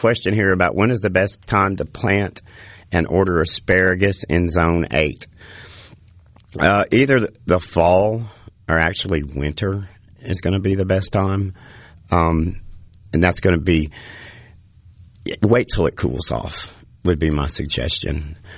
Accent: the Ozarks, United States; where I grew up in the Ozark Mountains, which Lance loves to play with, tomatoes were the thing.

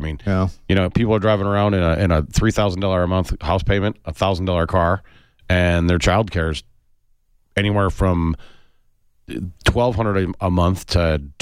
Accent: Chicago, Illinois, United States; I'm from Chicago, so we were going to go visit, and we were going to go in June.

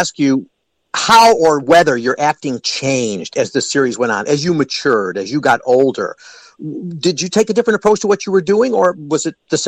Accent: Skokie, Illinois, United States; This is a question that came in from somebody who grew up in my hometown

